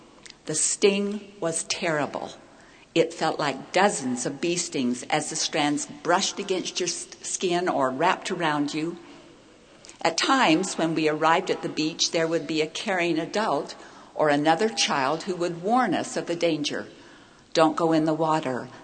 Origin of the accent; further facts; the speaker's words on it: Hawaii, United States; I grew up in Hawaii. I loved to swim in the ocean, to catch waves, to body surf.